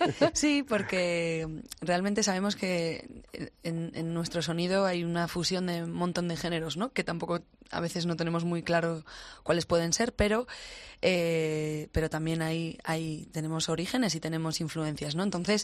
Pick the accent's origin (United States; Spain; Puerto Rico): Spain; Pamplona, Navarre; Como bien decíais, somos los dos de, del norte, todavía no lo hemos perdido, ¿no? Somos de Pamplona